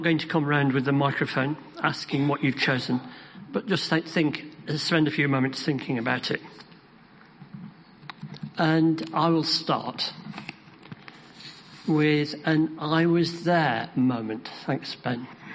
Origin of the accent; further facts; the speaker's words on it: Burnley, North West England, United Kingdom; Rose Grove on the west side of my hometown, Burnley.